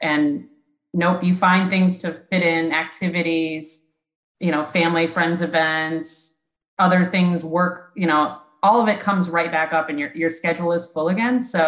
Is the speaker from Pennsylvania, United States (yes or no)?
yes; Pennsylvania, United States; Yeah, so I grew up in Northern Pennsylvania and I attended Penn State University and I majored in finance.